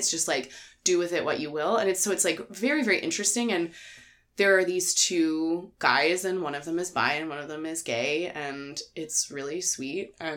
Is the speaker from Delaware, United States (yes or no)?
yes; Delaware, United States; It's set in Delaware, and I'm from Delaware, so I loved that.